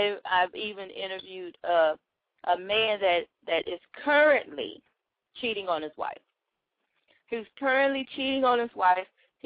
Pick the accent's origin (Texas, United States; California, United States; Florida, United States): Texas, United States; Atlanta; Like I say, in Atlanta, I'm from Atlanta, Texas, and we went out there this weekend to celebrate graduations.